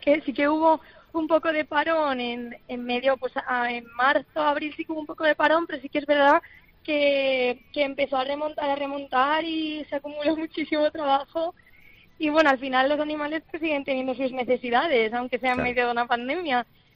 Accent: Valencia, Valencian Community, Spain; now in Barcelona, Spain; Yo soy de Valencia y estoy aquí en Barcelona.

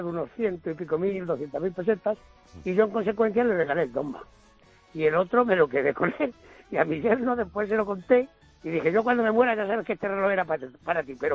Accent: Andalusia, Spain; Yo estoy muy mirado para esas cosas como buen andaluz

